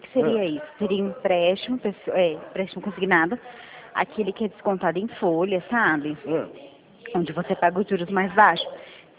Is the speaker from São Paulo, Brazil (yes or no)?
yes; Rio Claro, São Paulo, Brazil; sou aqui do interior de Rio Claro, do interior de São Paulo, de Rio Claro, tá?